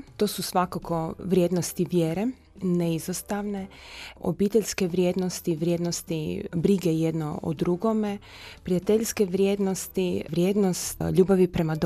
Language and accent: Croatian; Zagreb, City of Zagreb, Croatia; born there; Rođena sam u Zagrebu od roditelja koji su potekli iz Dalmatinske Zagore i Hrvatskog Zagorja u jednoj lijepoj, skladnoj obitelji. Imam tri mlađe sestre. Odgajani u vjeri, primili je od roditelja.